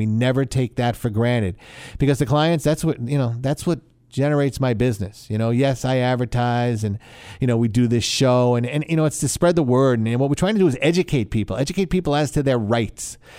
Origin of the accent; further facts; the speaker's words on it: East Northport, New York, United States; I grew up here in Long Island, went to John Glenn High School, grew up in East Northport